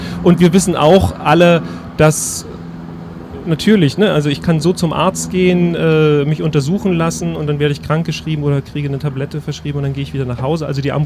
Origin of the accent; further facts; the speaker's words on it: Germany; ich bin in der DDR aufgewachsen, so als Jugendlicher